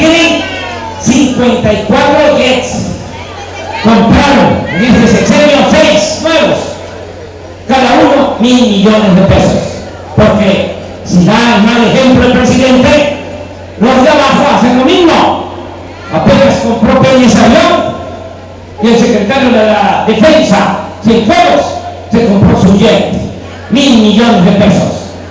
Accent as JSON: {"language": "Spanish", "town": "Tepetitán", "region": "Tabasco", "country": "Mexico", "said": "yo soy de un pueblo más pequeño que Martínez de la Torre. Mi pueblo ni siquiera es cabecera municipal. Se llama Tepetitán, pertenece al municipio de Macuspán."}